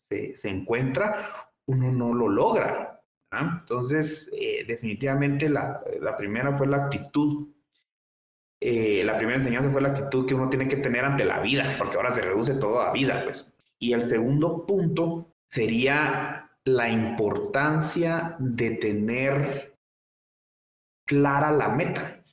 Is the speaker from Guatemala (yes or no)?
yes; Guatemala; yo como joven guatemalteco en su momento